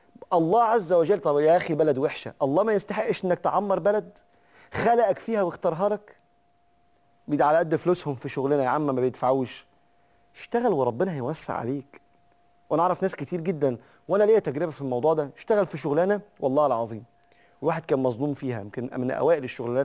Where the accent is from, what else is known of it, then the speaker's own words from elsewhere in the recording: Egypt; لسه احنا في بلادنا مصر مش كل الإشارات فيها كاميرا